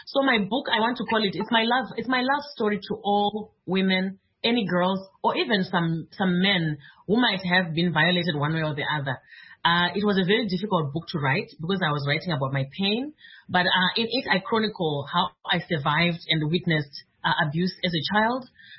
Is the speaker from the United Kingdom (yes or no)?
no; Zimbabwe; I didn't have that language in my culture growing up in Zimbabwe.